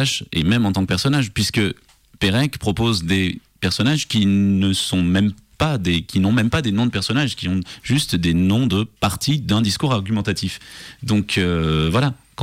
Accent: Southwest France, France; Et oui, je suis du Sud-Ouest

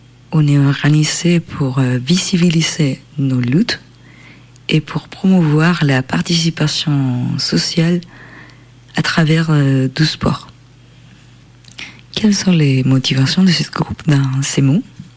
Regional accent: Chile; au Chili, mon pays d'origine.

